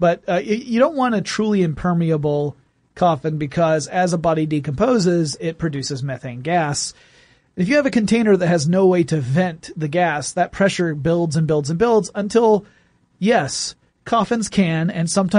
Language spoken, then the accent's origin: English; Georgia, United States; Yeah. Small town in Georgia, Strickland Funeral Home.